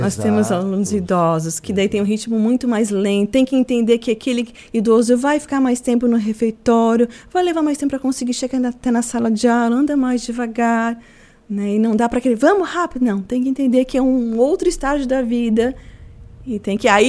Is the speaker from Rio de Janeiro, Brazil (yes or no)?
no; Criciúma, Santa Catarina, Brazil; Eu sou natural de Criciúma. Ah, estou aqui há 19 anos